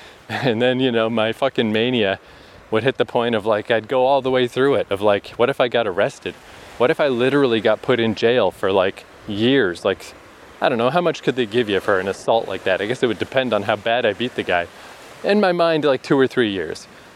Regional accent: Fredericton, New Brunswick, Canada; That being said, back in my hometown, in Fredericton, New Brunswick, there's Odell Park

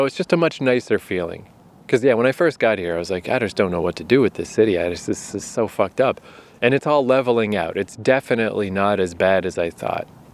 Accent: New Brunswick, Canada; It reminds me of back home. I'm from New Brunswick, Canada.

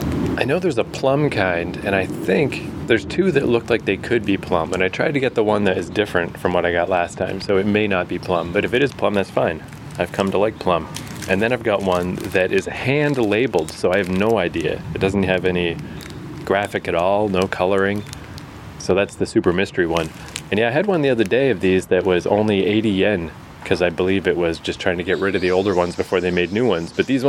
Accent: Canada; I got one from a gas station in my hometown back in Canada.

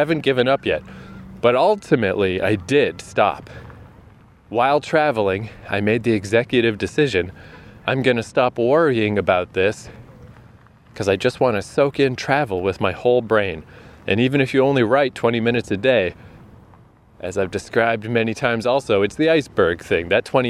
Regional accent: New Brunswick, Canada; now in -; being back in my hometown, where definitely the most difficult part of this writing process occurred, I was walking around with my friend Brad the other day, and just like, oh yeah, here we are in Odell Park

